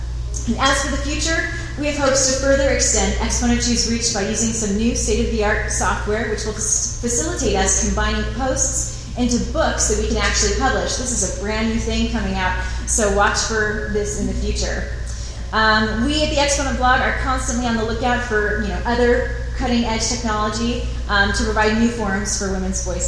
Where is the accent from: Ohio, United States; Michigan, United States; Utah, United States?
Utah, United States; Provo; I was born and raised in Provo, the oldest of three girls.